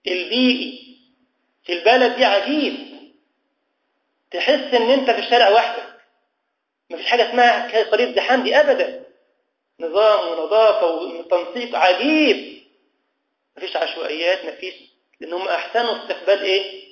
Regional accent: Egypt; عندنا في مصر طابور مش بيناموا على البلاط، مش لاقيين علاج.

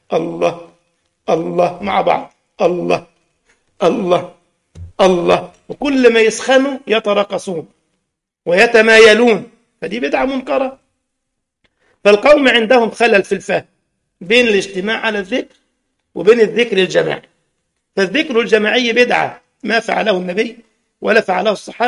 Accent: Morocco; عندنا في المغرب والجزائر الشقيقة والكثير من الدول العربية يعملون حلقة ذكر جماعي

